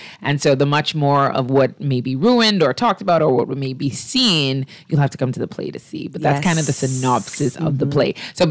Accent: Grand Bahama, Bahamas; now in Nassau, Bahamas; So I'm from Grand Bahama originally.

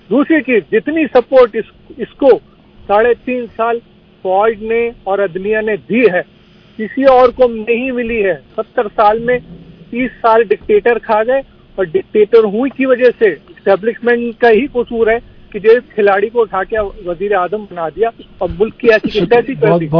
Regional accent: Karachi, Sindh, Pakistan; بہرحال میں کراچی سے تعلق رکھتا ہوں

